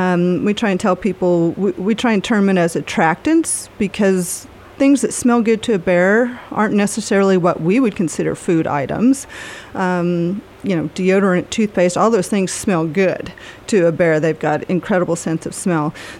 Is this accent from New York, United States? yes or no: no; Oklahoma, United States; now in Sheridan, United States; Well, originally I'm from Oklahoma.